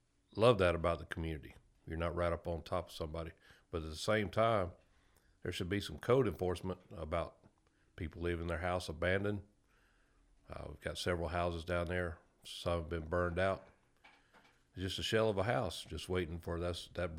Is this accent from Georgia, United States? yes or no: yes; East Point, Georgia, United States; also born or lived in Carroll County / Atlanta; Well, I was born here in Carroll County. 1961, lived here for a year. I had no choice. We moved to Atlanta. My dad was Atlanta City cop. We moved to Atlanta, lived there for 4 years, moved to East Point. Grew up in East Point